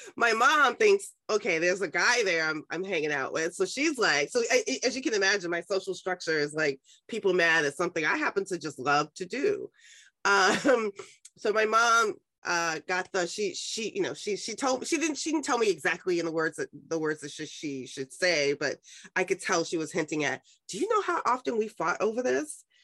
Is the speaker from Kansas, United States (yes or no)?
no; New York City, New York, United States; I was raised in Harlem. I'm a Black girl, Harlem, with the projects.